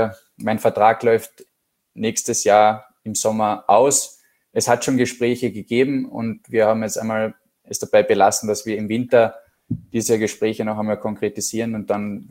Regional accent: Klagenfurt, Carinthia, Austria; Ja, ich fühle mich, wie gesagt, pudelwohl in Klagenfurt. Ich komme aus Klagenfurt.

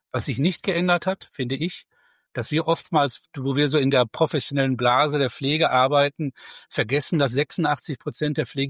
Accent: Gelsenkirchen, North Rhine-Westphalia, Germany; born there; ich lebe und bin auch geboren in Gelsenkirchen, arbeite in Duisburg

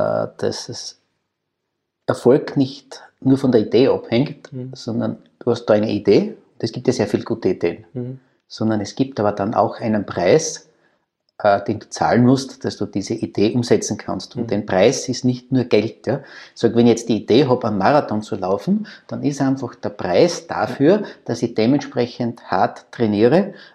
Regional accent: Austria; die Sympathien bei uns in Österreich, und das ist wirklich signifikant für Österreich

